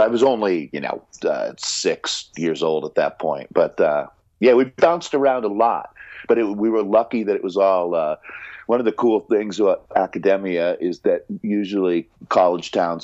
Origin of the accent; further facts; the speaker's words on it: Boulder, Colorado, United States; I grew up in Boulder, I guess as normal as Boulder could be.